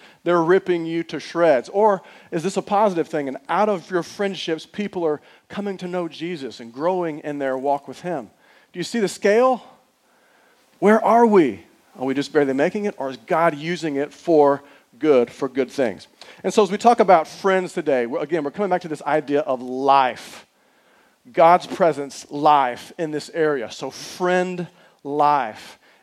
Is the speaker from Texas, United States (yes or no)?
yes; Houston, Texas, United States; So growing up, I grew up in Texas in a city called Houston.